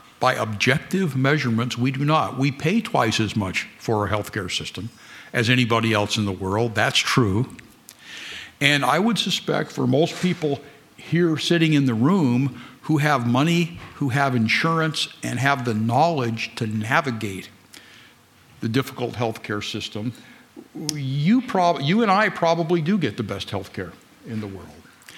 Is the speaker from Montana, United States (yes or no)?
yes; Twin Bridges, Montana, United States; Greetings from my hometown, where I live now, Twin Bridges, Montana.